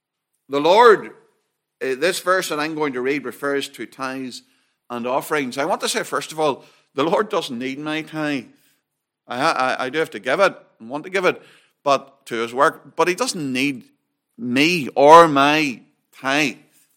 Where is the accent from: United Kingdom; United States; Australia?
United Kingdom; while we love what we are, being British